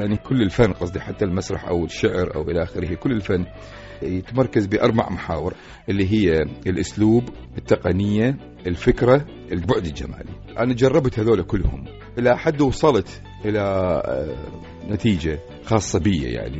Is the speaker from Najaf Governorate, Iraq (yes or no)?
yes; Najaf, Najaf Governorate, Iraq; moved away; من طلعت هربت الحقيقة من العراق بـ86 أو خرجت من العراق، طلعت من العراق ظلت أمارس هواية الرسم لأن أنا عندي كانت موجودة يعني موجودة من الصغر، وبالنجف رسمت لوحات جداريات كثيرة.